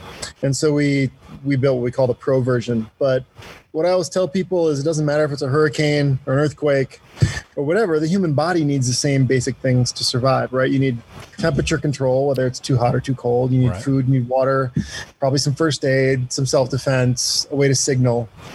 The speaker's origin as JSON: {"language": "English", "region": "Wisconsin", "country": "United States", "tie": "born or raised there", "lives_now": "Park City, United States", "said": "So, I mean, growing up in Wisconsin and, you know, living in Park City now, 2 inches of snow is a disappointment."}